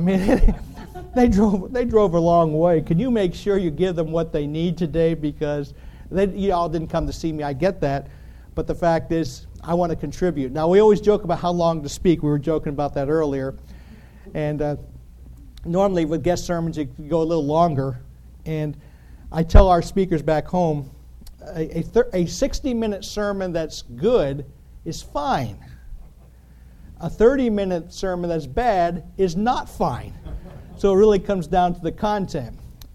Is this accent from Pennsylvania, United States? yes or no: yes; Pennsylvania, United States; But you know, I grew up in Pennsylvania. Don't hold that against me. But I grew up right near the Appalachian Trail.